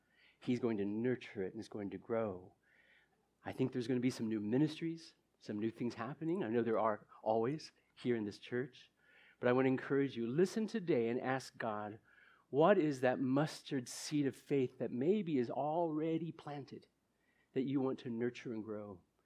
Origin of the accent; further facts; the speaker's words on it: Cali, Valle del Cauca, Colombia; from Cali, Colombia.